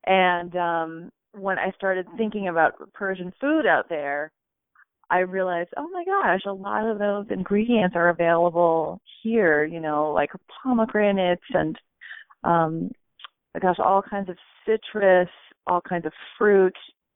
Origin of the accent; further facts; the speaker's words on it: Philadelphia, Pennsylvania, United States; I was growing up in Philly in the 70s